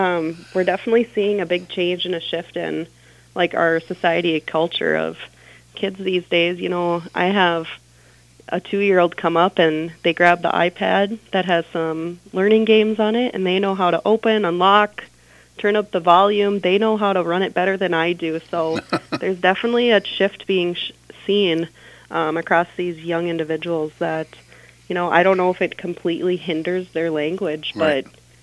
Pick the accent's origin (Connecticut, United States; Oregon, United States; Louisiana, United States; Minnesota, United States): Minnesota, United States; Montevideo; Yes, I am a 2019 graduate from Montevideo, and my hometown roots led me back to Monty. I married a farmer, so you can't move the farm too far.